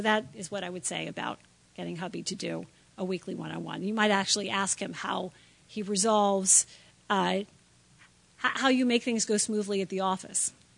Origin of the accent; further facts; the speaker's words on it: Washington, District of Columbia, United States; I grew up in Washington, D.C. in the 70s.